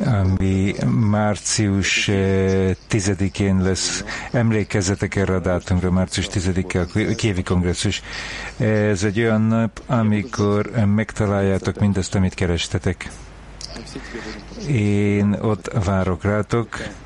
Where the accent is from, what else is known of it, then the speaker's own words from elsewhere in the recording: Germany; Hungarian is a second language; de én német vagyok.